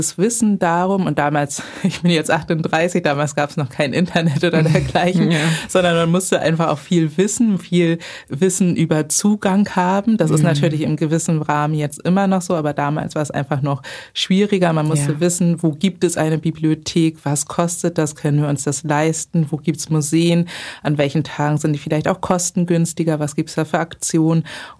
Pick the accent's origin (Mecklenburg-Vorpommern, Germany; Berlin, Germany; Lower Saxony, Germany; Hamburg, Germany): Hamburg, Germany; Eidelstedt; also born or lived in Barmbek; aufgewachsen bin ich tatsächlich in Eidelstedt und geboren wurde ich in Barmbek. Und da wohnte ich nur, glaube ich, so die ersten 2, 3 Jahre meines Lebens.